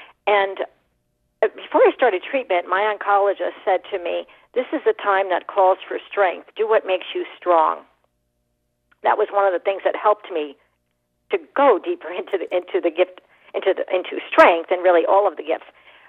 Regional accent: New Jersey, United States; as a child I didn't like mud, but I loved the sand, and I grew up near the New Jersey shore.

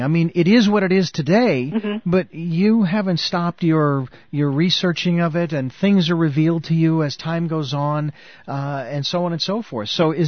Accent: Arizona, United States; she is coming to us from Sedona, Arizona, and that was my home state.

